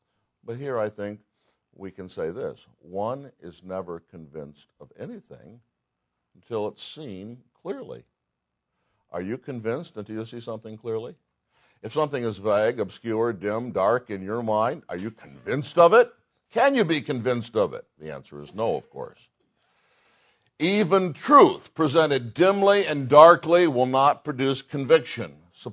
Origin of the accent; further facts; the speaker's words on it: New England, United States; accent: Yankee; Oh, I said in my Yankee accent, fish oil.